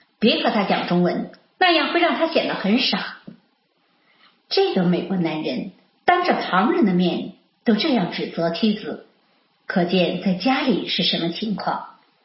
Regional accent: China; now in United States; 我们中国人性格本来是比较内敛的，

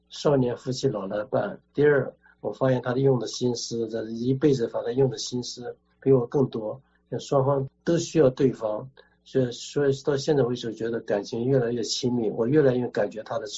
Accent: Shandong, China; now in Taiwan; 我是山东人

